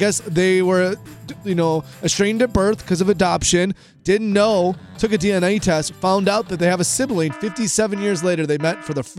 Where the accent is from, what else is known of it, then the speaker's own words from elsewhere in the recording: Chicago, Illinois, United States; I am originally from Chicago